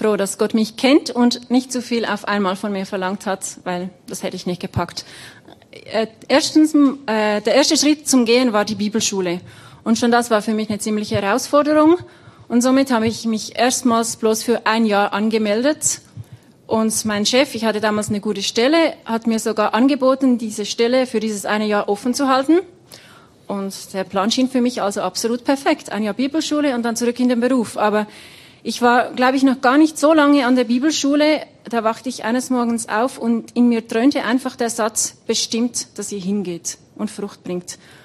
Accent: Switzerland; moved away as an adult; also born or lived in Papua New Guinea; die Frau von Gerald. Und ja, wie ihr gehört habt, komme ich aus der Schweiz. Genau, und da habe ich auch gewohnt bis 2011.

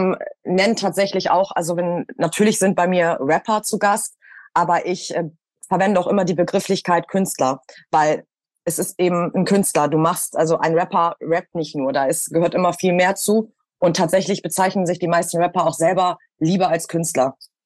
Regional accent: Hamburg, Germany; now in Berlin, Germany; als ich damals nach Berlin gekommen bin, also ich bin ja aus Hamburg und bin dann 2018, glaube ich, nach Berlin.

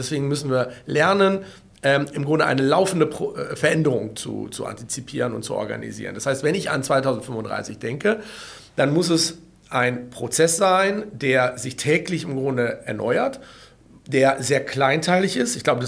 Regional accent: Berlin, Germany; das würde ich als Berliner jetzt erstmal mir diesen Mikrokosmos hier erstmal vornehmen

